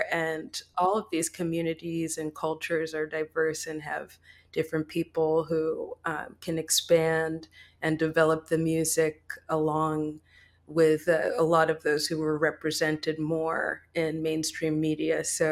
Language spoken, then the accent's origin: English; Boston, Massachusetts, United States; I'm from Boston, so it's a totally different vibe, and it's definitely nice to get down to Atlanta